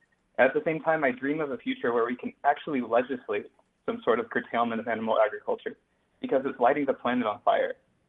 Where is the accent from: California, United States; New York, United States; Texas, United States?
Texas, United States; Austin; from Austin.